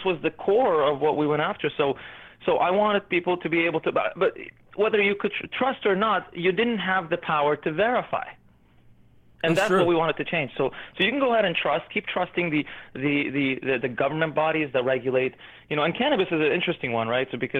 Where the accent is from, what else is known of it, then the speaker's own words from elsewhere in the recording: Canada; also born or lived in United States; I grew up in Canada most of my life, actually. I was born in the U.S.